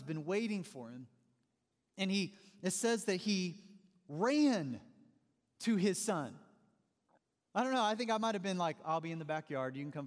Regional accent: Missouri, United States; One thing is that we both grew up in Southwest Missouri. Brad Pitt grew up about an hour away from my hometown.

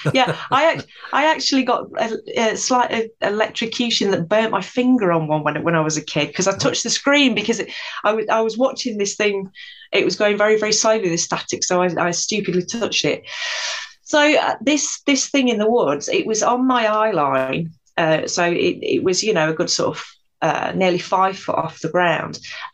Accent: East Midlands, United Kingdom; I was born and bred in Nottinghamshire, and Sherwood Forest was not far from where I grew up. It was in the village, so it was within walking distance.

